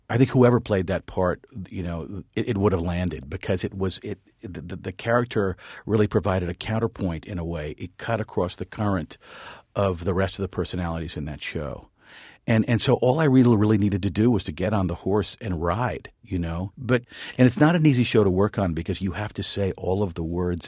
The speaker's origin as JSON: {"language": "English", "town": "Washington", "region": "District of Columbia", "country": "United States", "tie": "born or raised there", "said": "fortunately, my father was a career diplomat. I grew up in Washington."}